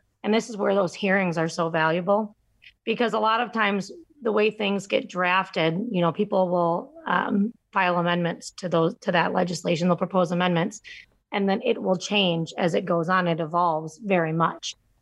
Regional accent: United States; I, as a American, have a responsibility.

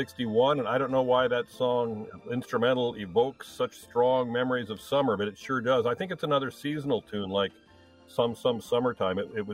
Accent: Des Moines, Iowa, United States; I did not. I grew up in Des Moines.

